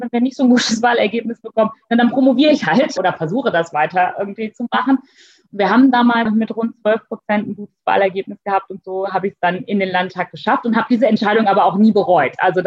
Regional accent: Lower Saxony, Germany; born there; Ich komme aus einer Region, wo die Frage atomarer Müll und Endlagerung eine große Rolle gespielt hat. Also ich komme gebürtig aus Niedersachsen.

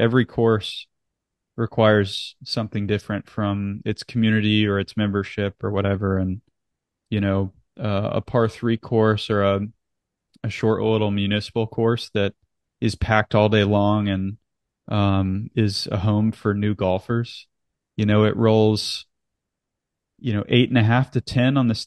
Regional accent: the Carolinas, United States; I'm from the Carolinas, and so we've seen a lot of Zoysia poke up, you know, in the Southeast U.S.

